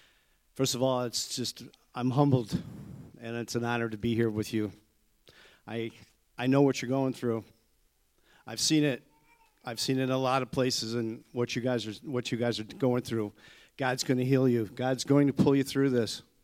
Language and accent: English; Michigan, United States; I'm from Michigan, so I'm just from a little town outside of Detroit, and our governor shut the whole state down.